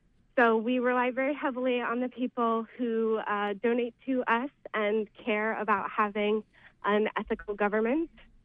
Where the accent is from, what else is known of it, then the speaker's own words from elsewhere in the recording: Maine, United States; I'm originally from Maine and I love you guys.